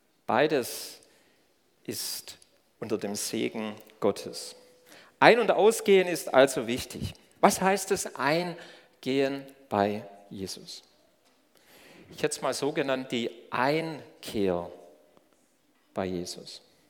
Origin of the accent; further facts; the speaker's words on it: Baden-Württemberg, Germany; Wir sind ja im Stuttgarter Raum groß geworden, auf die Schwäbische Alb.